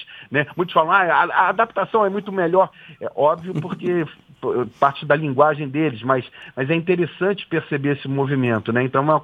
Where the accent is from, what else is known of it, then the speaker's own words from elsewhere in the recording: Rio de Janeiro, Brazil; eu sou do Rio de Janeiro e a gente estava passando por um momento de violência muito grande aqui